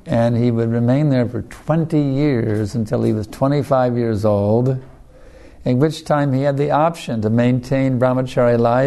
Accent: United States; I know, I grew up in America.

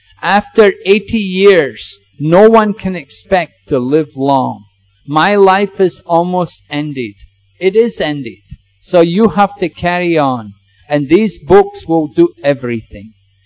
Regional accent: England, United Kingdom; going to the library in my hometown in England

